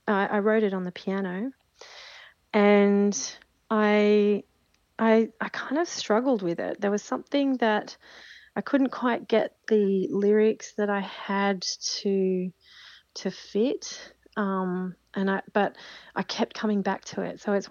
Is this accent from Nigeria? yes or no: no; Australia; And it can be a little bit confusing because I'm Australian and I was also brought up on, you know, the side of stages of our rock legends